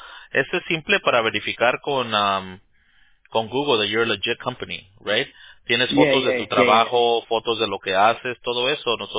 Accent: Los Angeles, California, United States; Yeah, bro. Born and raised in Los Angeles, brother.

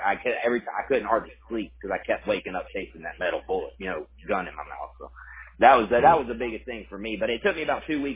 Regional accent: Huntsville, Alabama, United States; now in Birmingham, United States; I grew up in Huntsville area, but I'm telling you, Birmingham's got 1.45 million people

